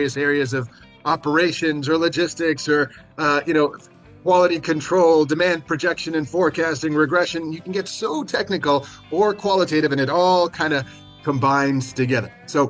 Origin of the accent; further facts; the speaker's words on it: South Africa; now in North America; Now, I'm originally South African.